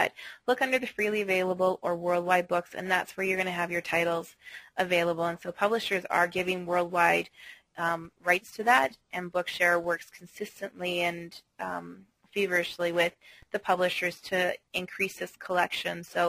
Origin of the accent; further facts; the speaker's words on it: Canada; I'm from Canada, and we have the same issue.